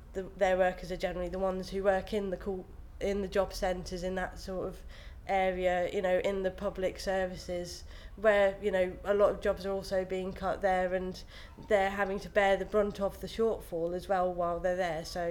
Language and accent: English; Dartmouth, South West England, United Kingdom; also born or lived in New Forest / Saudi Arabia; I was born in Devon, 1983, lived in sort of the Dartmouth area until I was about nine. Then my mum and stepdad moved to the New Forest for a couple of years.